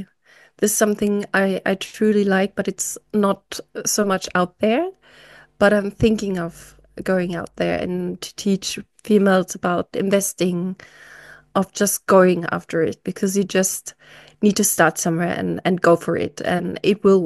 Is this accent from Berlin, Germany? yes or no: yes; Berlin, Germany; English is a second language; now in Munich, Germany; I'm from Germany, originally from Berlin, now living in Munich.